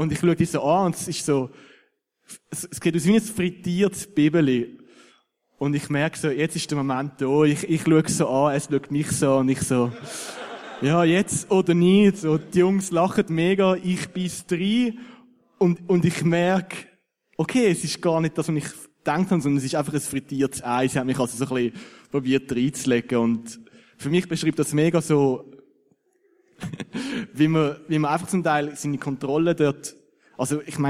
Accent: Switzerland; Ich so als Schweizer, also einer der reichsten Länder der Welt

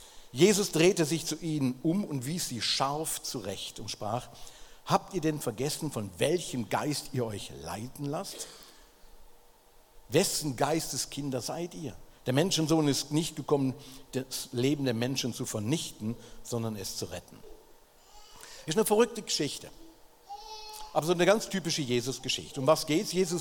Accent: North Rhine-Westphalia, Germany; Ich war vor ein paar Tagen in der Heimat, wo ich aufgewachsen bin. Das ist ungefähr so 30 Kilometer von Köln.

